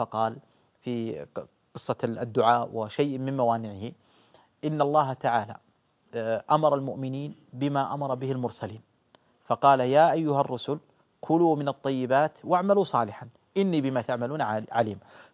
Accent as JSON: {"language": "Arabic", "country": "Saudi Arabia", "said": "بل دعني أقول مثلا في بلادنا السعودية، تجارها"}